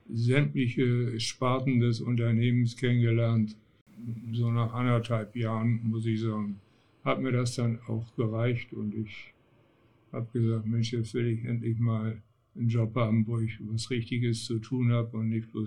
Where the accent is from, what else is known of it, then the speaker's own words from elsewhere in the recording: Lower Saxony, Germany; also born or lived in Southern Germany / Lower Rhine; ich bin geboren in Süddeutschland, aufgewachsen in der Heide und dann am Niederrhein. Und das zeigt schon, dass meine Eltern auch häufiger mal umgezogen sind.